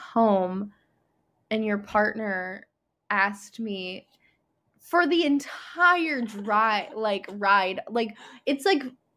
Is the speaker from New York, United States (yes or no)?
yes; New York, United States; As a New Yorker, I want you to tell me what California class city we would be.